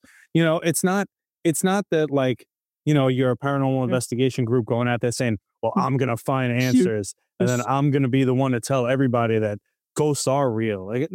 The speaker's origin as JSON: {"language": "English", "town": "New York City", "region": "New York", "country": "United States", "said": "listen, I'm from New York City."}